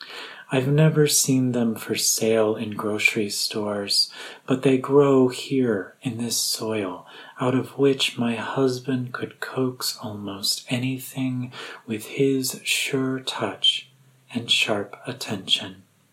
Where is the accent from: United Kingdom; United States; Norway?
United States; Midwest; I grew up in the Midwest and have lived all across the country, so thinking that I might live in rural Vermont someday never really crossed my mind